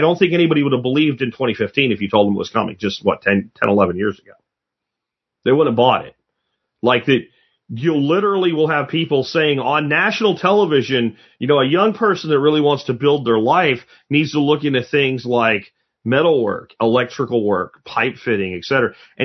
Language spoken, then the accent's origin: English; Pennsylvania, United States; Like, where I grew up in Pennsylvania, when I was in high school, I think it was already fading.